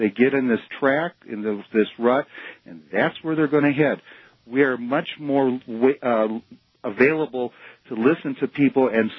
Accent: Chicago, Illinois, United States; I grew up in Chicago, too. I know what the Daily Machine was like.

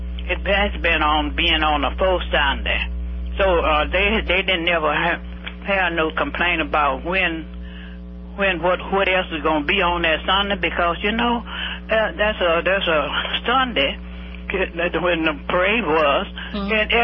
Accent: Arkansas, United States; now in St. Louis, United States; After I moved here from Arkansas to St. Louis.

